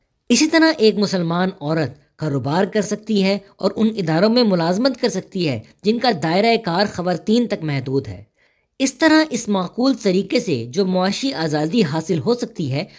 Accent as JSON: {"language": "Urdu", "region": "Delhi", "country": "India", "tie": "born or raised there", "also_born_or_lived": "Hyderabad", "said": "نہیں، میں اصل میں دہلی کا رہنے والا ہوں، اور میں نے تعلیم حیدرآباد دکن میں پائی۔"}